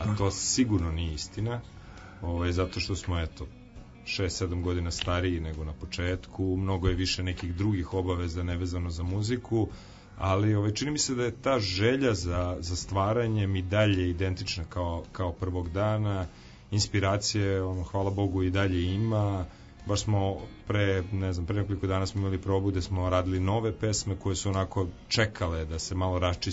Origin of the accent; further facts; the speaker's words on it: Vrbas, Vojvodina, Serbia; bend je nastao u Vrbasu, u mom rodnom gradu